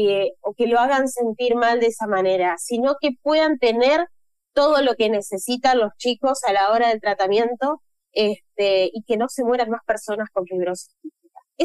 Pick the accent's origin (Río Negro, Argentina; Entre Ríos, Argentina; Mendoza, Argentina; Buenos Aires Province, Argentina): Entre Ríos, Argentina; Viale; now in Paraná, Argentina; yo me vine de adolescente a vivir a Paraná, soy de Viales